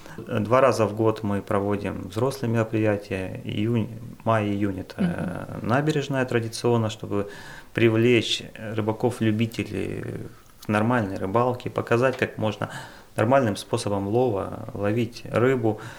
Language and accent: Russian; Crimea, Ukraine; Так как я крымчанин, я патриот своего региона, я состою в Крымской Федерации.